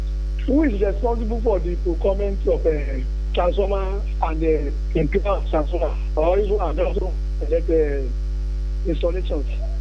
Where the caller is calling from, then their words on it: Ghana; Good morning, I'm calling from Ghana.